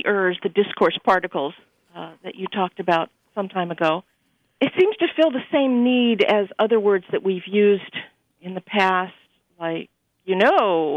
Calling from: Pasadena, California, United States; Pasadena.

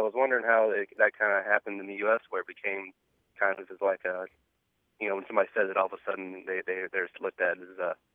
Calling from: Dallas, Texas, United States; I'm calling from Dallas, Texas.

